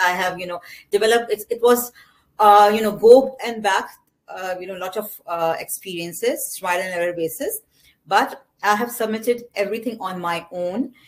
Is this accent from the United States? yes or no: no; Pakistan; because I'm from Pakistan